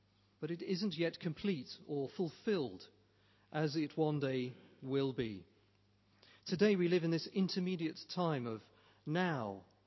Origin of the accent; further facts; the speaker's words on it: England, United Kingdom; we're English, most of us, aren't we?